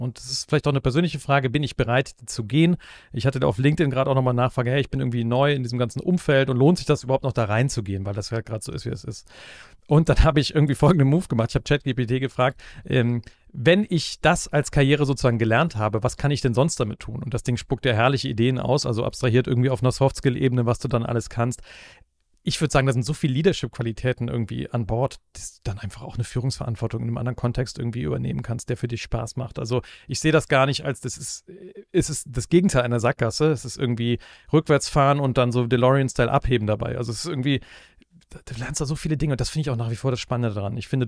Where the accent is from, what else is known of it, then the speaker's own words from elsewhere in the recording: Aachen, North Rhine-Westphalia, Germany; Ich bin ja als Aachener mit Kinderbier sozialisiert, ne? Das ist ja mein kleines Kölsch in Aachen.